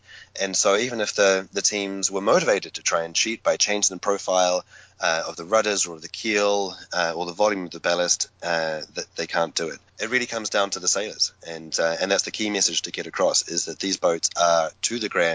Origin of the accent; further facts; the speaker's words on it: New Zealand; moved away as an adult; now in France; I was a young kid growing up in New Zealand watching the Whitbread come and go.